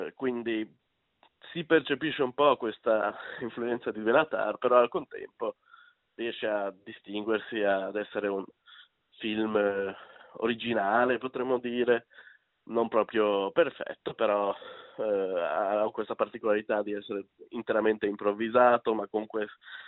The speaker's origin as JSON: {"language": "Italian", "country": "Hungary", "said": "essendo ungherese anch'io"}